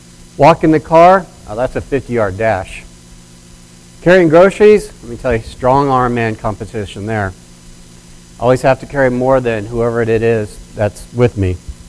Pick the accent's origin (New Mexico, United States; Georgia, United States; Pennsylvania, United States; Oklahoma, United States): Oklahoma, United States; also born or lived in Wisconsin, United States; where I grew up in Oklahoma and then later in Wisconsin, this time of year we'd probably have about 2 feet of snow by now